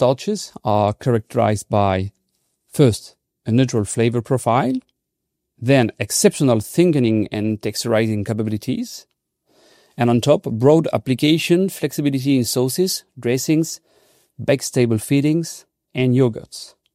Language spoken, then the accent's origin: English; France; and I am from France.